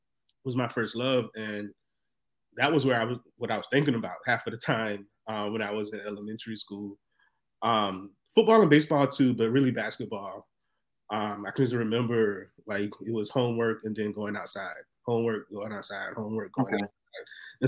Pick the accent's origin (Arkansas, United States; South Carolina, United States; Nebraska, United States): South Carolina, United States; Orangeburg; So I grew up in first 5 years in Orangeburg.